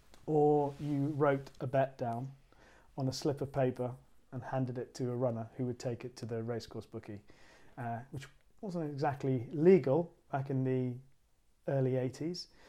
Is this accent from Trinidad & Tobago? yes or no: yes; Trinidad & Tobago; Yes, I was born and brought up in Trinidad.